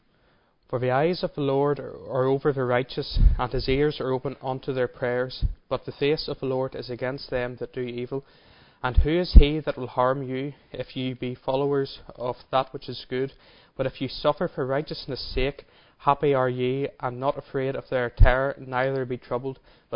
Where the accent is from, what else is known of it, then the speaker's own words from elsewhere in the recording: Belfast, Northern Ireland, United Kingdom; And I said, "I'm from Belfaste."